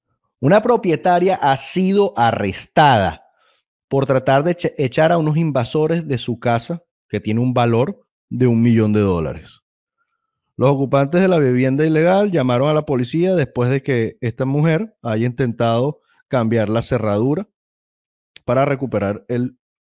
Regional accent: Venezuela; por lo menos como venezolano puedo decir que la vi, incluso la viví

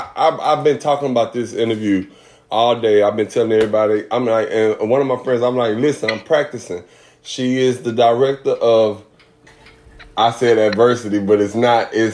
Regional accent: Houston, Texas, United States; I'm from Houston, Texas. Graduated from Jones High School.

